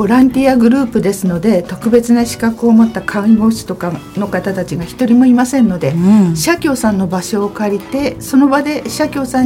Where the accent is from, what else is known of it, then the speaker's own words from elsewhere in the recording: Tohoku, Japan; 私は東北の出身なものですから